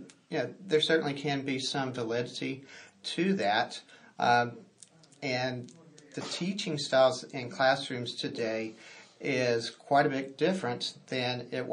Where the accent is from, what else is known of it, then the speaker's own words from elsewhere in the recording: Geneva, Alabama, United States; I grew up in Geneva, Alabama, down in the Wiregrass area of the States. I'm proud to call that home.